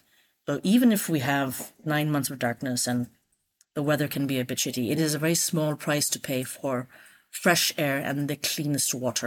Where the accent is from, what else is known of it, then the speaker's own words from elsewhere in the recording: Iceland; first language Icelandic; also born or lived in Singapore; We're from Singapore. Right. So I was almost six when we moved here. But I was fortunate because I'm at that age where I'm still a bit of a sponge when it comes to languages. So I am a native speaker of both Icelandic and English.